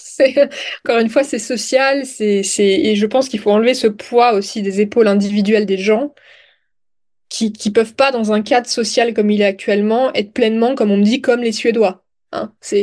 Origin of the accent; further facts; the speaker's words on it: France; je suis française. J'ai grandi en France.